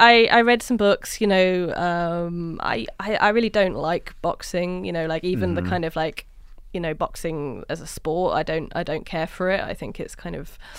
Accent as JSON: {"language": "English", "town": "York", "region": "Yorkshire and the Humber", "country": "United Kingdom", "tie": "born or raised there", "also_born_or_lived": "London", "said": "I was getting the train from York, my hometown, Little York, the one that New York was named after. I was getting a train from there down to London, where I was living and working at the time"}